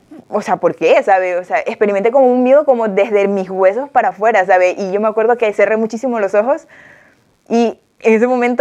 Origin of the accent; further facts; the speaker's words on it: Guayaquil, Guayas, Ecuador; moved away as an adult; now in Spain; Tengo 29 años y soy de Ecuador.